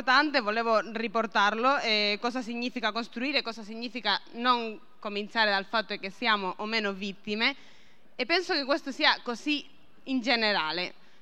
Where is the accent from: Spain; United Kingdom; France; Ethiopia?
Spain; io infatti sono spagnola